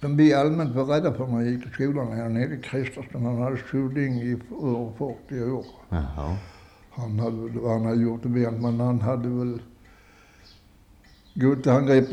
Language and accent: Swedish; Ängelstad, Kronoberg County, Sweden; Och jag vill ju gå till underbar där hemma i Ängelstad. Det var ett gammalt skitfattighus och där gick man annorlunda.